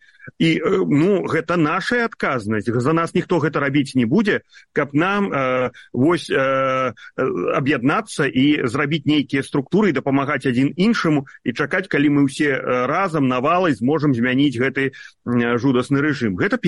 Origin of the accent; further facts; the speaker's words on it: Belarus; now in United States; можу виконувати, поки не вернуся в Білорусь.